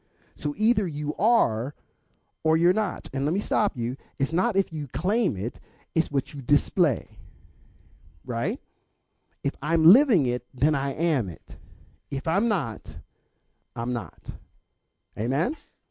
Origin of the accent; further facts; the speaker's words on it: Pittsburgh, Pennsylvania, United States; also born or lived in Philadelphia; I told you I'm from Pittsburgh, and when I came and I lived in Philly for a while, so I stopped calling soda pop. In Pittsburgh, we call it pop.